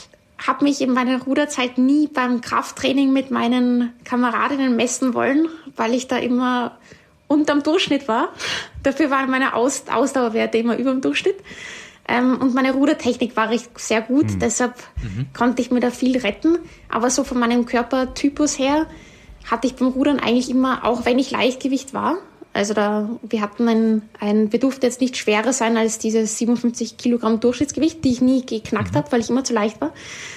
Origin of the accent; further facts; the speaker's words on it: Vienna, Austria; born there; ich bin in Wien geboren, wie meine Geschwister, meine Familie, Großeltern auch.